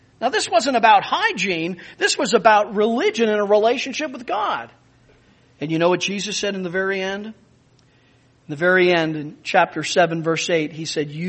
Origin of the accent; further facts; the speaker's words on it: Pennsylvania, United States; there are some in the United States, in my home state of Pennsylvania